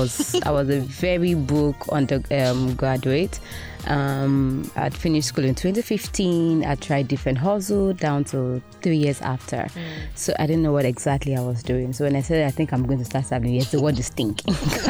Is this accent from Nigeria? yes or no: yes; Abeokuta, Ogun, Nigeria; I mean, I'm from Ogun State, Abeokuta to be precise